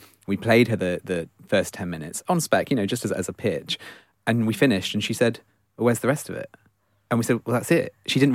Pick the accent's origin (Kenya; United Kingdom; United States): United Kingdom; Nottingham, East Midlands; I'm from Nottingham. My whole family is from Leicester.